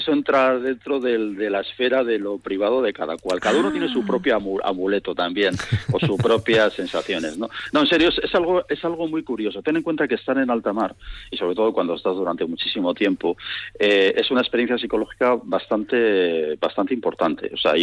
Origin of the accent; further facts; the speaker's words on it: Navarre, Spain; Yo yo mismo soy navarro y soy marino